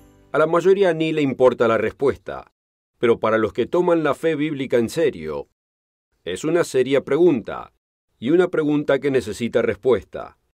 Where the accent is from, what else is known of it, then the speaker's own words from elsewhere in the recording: United States; permítame enfocarme en las que yo como estadounidense estoy familiarizado.